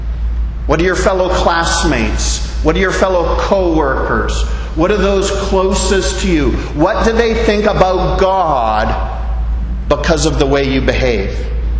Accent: Niagara Falls, Ontario, Canada; I was blessed to be born in Niagara Falls, Canada, in close proximity to that majestic natural wonder.

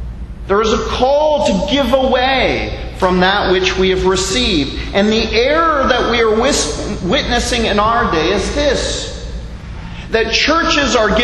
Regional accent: Canada; now in Bahamas; as a Canadian living in the Bahamas, I have no desire to enter into the fray of American politics.

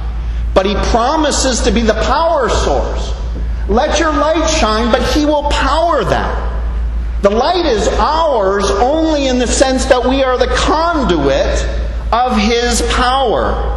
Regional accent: Niagara Falls, Ontario, Canada; I was blessed to be born in Niagara Falls, Canada, in close proximity to that majestic natural wonder.

